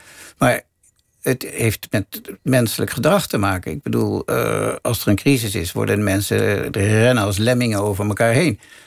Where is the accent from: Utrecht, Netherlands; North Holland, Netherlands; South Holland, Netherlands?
North Holland, Netherlands; Laren; ben ik geboren en getogen in Laren. En ik vind het daar heerlijk.